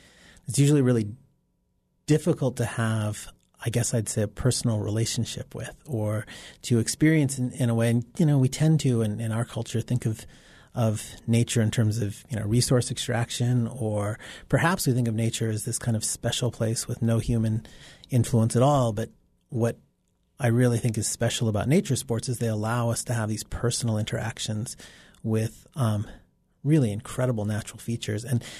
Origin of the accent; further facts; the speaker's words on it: Anchorage, Alaska, United States; I grew up in Anchorage skiing, and some of my like really, really early memories are of skiing.